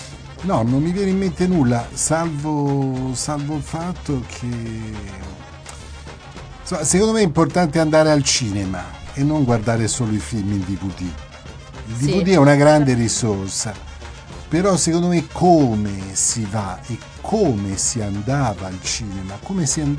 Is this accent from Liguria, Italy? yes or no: yes; Genoa, Liguria, Italy; prima perché sono genovese e quindi mal sopporto le maggiorazioni dei biglietti